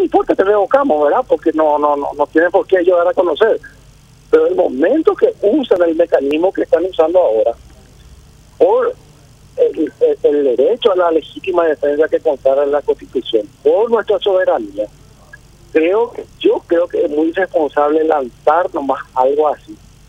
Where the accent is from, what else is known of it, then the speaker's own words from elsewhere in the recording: Paraguay; nosotros como paraguayos